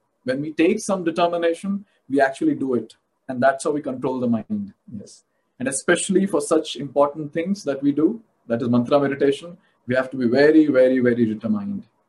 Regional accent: Mumbai, Maharashtra, India; now in Bangalore, India; Even I am from Mumbai. So now I'm currently in Bangalore, but I was in Mumbai.

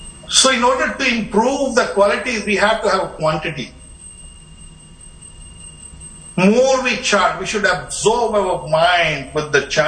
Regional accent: India; now in England; When I was in India, I was born in India. And I brought up in India. And even living in England, I was never in England. I was always in India

